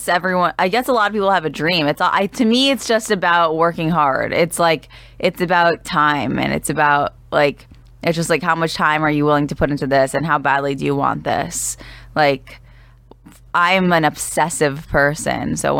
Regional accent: New York, United States; No, I'm from New York, so I feel like I have like that New York hustle.

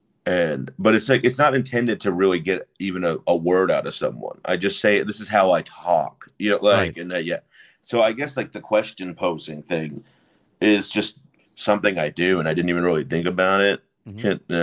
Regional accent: Fort Worth, Texas, United States; I'm from Fort Worth, but I started in Portland, Oregon.

